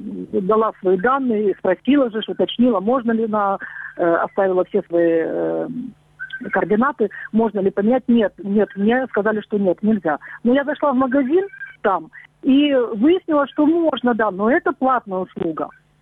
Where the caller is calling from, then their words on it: Luhansk Oblast, Ukraine; я в Луганской области проживаю сейчас.